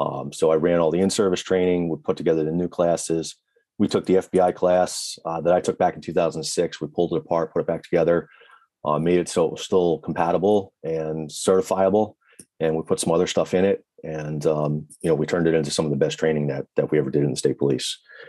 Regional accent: Rotterdam, New York, United States; I grew up in Capital District, New York State, right outside of Albany in Rotterdam, and always wanted to be a cop.

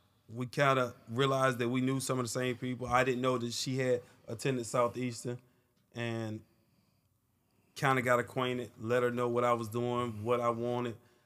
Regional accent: Alabama, United States; Originally, I'm from Alabama.

